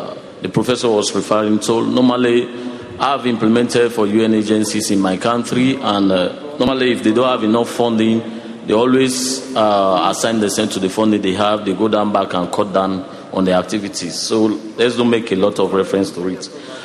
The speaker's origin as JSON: {"language": "English", "country": "Sierra Leone", "said": "from Sierra Leone."}